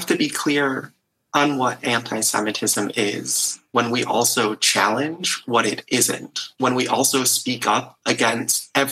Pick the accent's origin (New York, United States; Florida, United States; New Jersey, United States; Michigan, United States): Michigan, United States; East Lansing; my synagogue, where I grew up in East Lansing, Michigan, Congregation Cherry Zedek, where I had my bi mitzvah